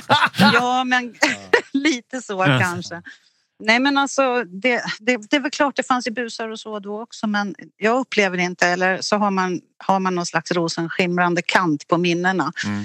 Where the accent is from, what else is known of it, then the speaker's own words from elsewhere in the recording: Stockholm, Stockholm County, Sweden; jag är uppvuxen i Stockholm.